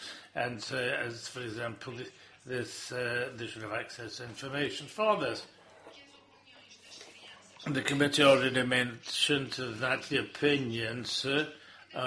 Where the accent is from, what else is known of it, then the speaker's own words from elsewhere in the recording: Azores, Portugal; because we're both from the Azores.